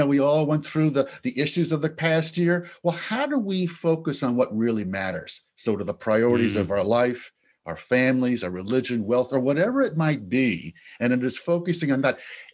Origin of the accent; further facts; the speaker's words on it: Connecticut, United States; I grew up in Connecticut, never heard of it.